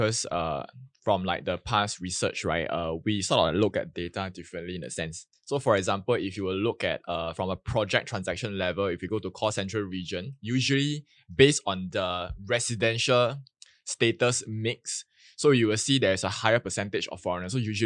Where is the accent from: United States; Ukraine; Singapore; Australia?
Singapore; as a Singaporean